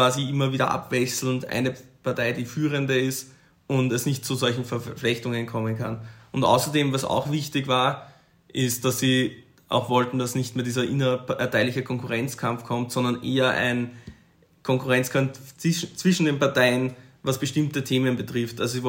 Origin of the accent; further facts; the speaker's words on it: Austria; Also bei uns in Österreich wäre das ja ganz üblich